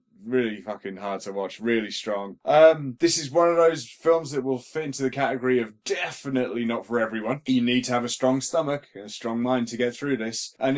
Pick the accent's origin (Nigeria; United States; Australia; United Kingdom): United Kingdom; England; I am not a Cockney. I'm a Southerner. There's a difference.